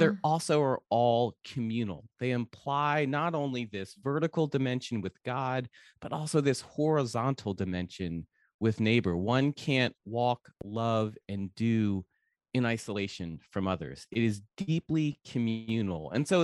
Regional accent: Northeast, United States; And just like my first instinct was to get like so mad at the person ahead of me, because I'm from the Northeast.

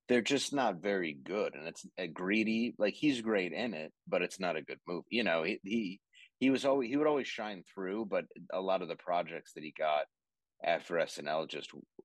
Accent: Detroit, Michigan, United States; I remember, because I grew up in Detroit on the Windsor border.

